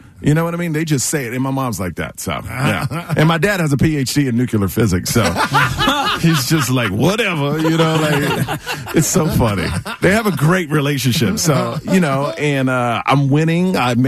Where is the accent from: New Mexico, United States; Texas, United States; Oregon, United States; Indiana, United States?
Texas, United States; Houston; I grew up in Houston, Texas, in an all-white neighborhood.